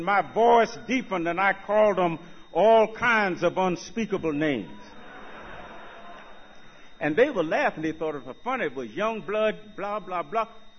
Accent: Virginia, United States; I was born and raised in Virginia. And I had an uncle who was the town drunk.

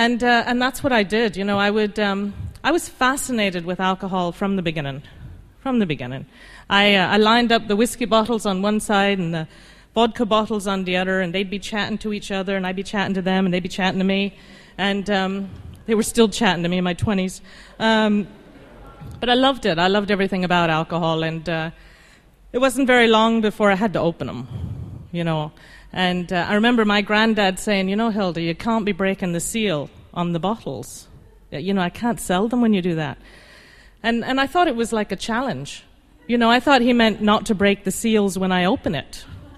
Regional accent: London, United Kingdom; born there; I was born in London.

